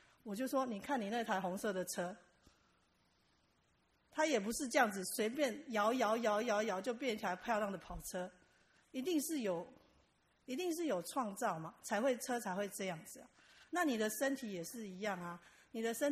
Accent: China; being 是说我是中国人，我这是我没有办法改变的东西

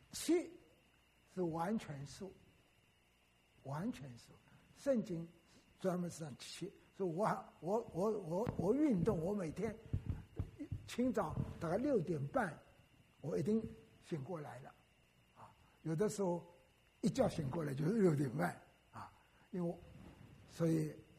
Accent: Wenzhou, Zhejiang, China; 我出生在温州，我也说过，我小学毕业以后，在6000人考我们省中，当时浙江省在温州6县只有一个省中

